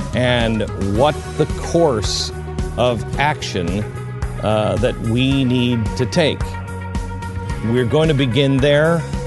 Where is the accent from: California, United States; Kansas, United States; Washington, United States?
Washington, United States; Seattle; Now, me personally, and I grew up in Seattle, Washington, so I have no heritage from the South.